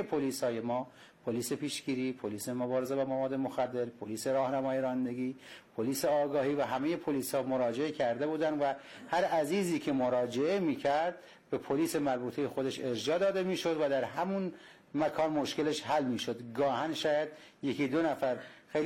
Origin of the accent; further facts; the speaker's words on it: Kermanshah, Iran; من اهل کرمانشاه هستم با افتخار.